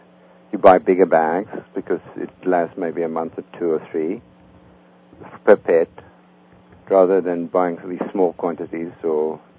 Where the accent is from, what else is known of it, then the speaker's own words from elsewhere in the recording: South Africa; now in United States; I'm originally from South Africa. I'm a U.S. citizen now.